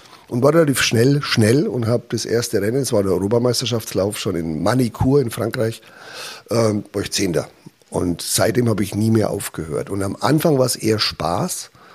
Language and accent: German; Bavaria, Germany; Ich bin in Oberfranken aufgewachsen, an der Frankenwald-Bergrennstrecke.